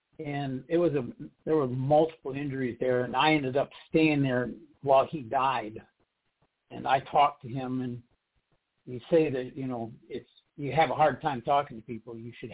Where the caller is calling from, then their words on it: Florida, United States; I'm in Florida.